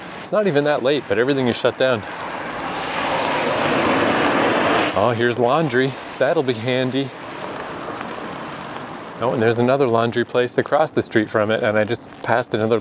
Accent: East Coast, Canada; also born or lived in Vancouver; oh, I'm also from Canada, but I'm from the East Coast. But I used to live in Vancouver

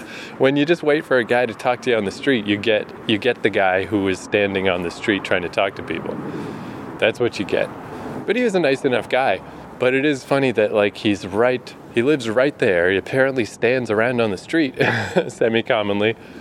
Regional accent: Canada; When I told him I was from Canada, his first point of reference for Canada was Jordan Peterson.

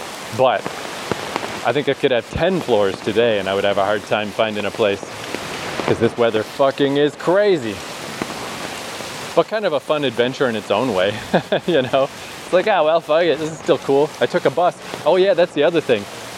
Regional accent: Canada; I'm from Canada.

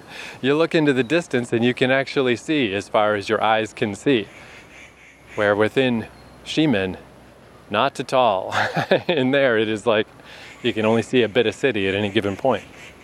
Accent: New Brunswick, Canada; But I'm from one of the smaller ones. I'm from New Brunswick, which is between Quebec, which is huge, and Nova Scotia, which is much smaller, but Nova Scotia is still way bigger than New Brunswick.

